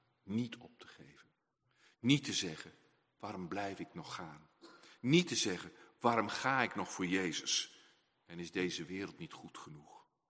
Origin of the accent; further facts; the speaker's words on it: Groningen, Netherlands; Ik ben een Groninger